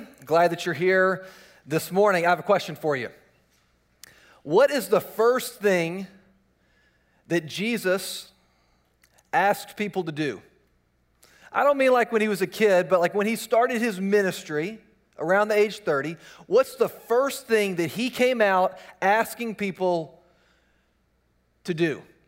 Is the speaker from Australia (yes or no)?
no; Richmond, Virginia, United States; I grew up in Richmond, Virginia, so we'd go up to Washington, D.C. pretty frequently